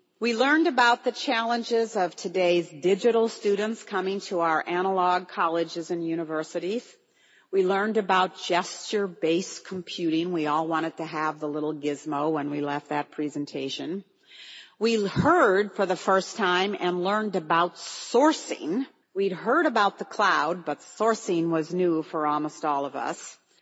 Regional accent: Minnesota, United States; I'm from Minnesota, and if you grow up in the Midwest, you grow up with jello.

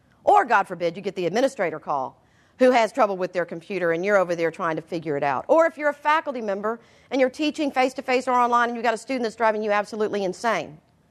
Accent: Galveston, Texas, United States; Last Thursday, I drove to my hometown of Galveston for a friend's funeral.

